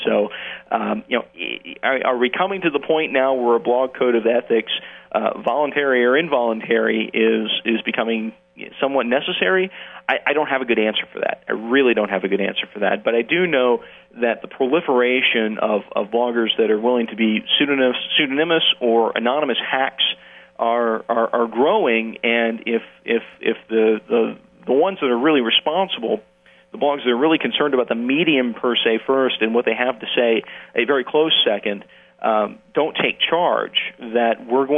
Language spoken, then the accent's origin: English; Fredericksburg, Virginia, United States; even my hometown in near Fredericksburg, the Freelance Star, which is the local paper there